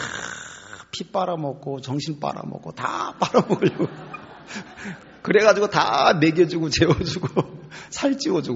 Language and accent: Korean; Cheongju, North Chungcheong, South Korea; 저도 청주 사람이고 그 소대장도 청주 사람이에요